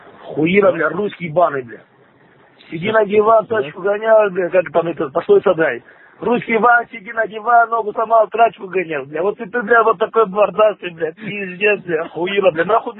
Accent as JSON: {"language": "Russian", "region": "Chechnya", "country": "Russia", "said": "Какой, бля, Азербайджан, бля, ты хуила, смотри лучше, бля, я чеченец, бля, я не Азербайджан, бля."}